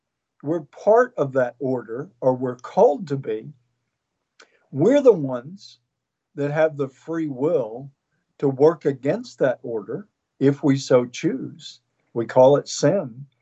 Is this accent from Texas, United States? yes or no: yes; Texas, United States; I mean, you know, I grew up in East Texas